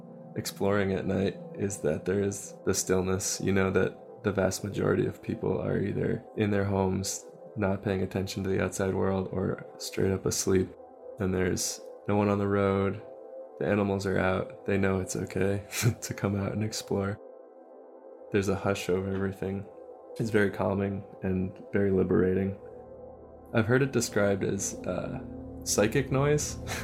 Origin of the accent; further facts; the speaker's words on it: California, United States; I grew up in the Bay Area of California. I'm a designer slash artist, and I'm 25.